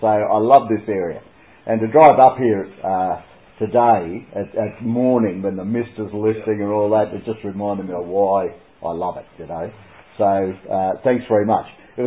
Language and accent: English; Brisbane, Queensland, Australia; I grew up in Brisbane.